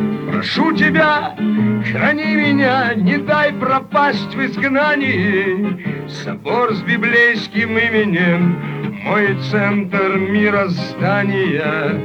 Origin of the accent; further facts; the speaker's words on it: Leningrad, Saint Petersburg, Russia; Я ленинградец, коренной ленинградец